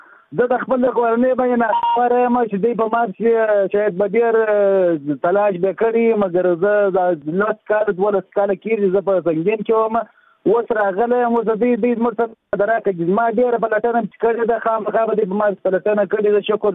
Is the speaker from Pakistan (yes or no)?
no; Helmand, Afghanistan; د هلمند ولایت یم.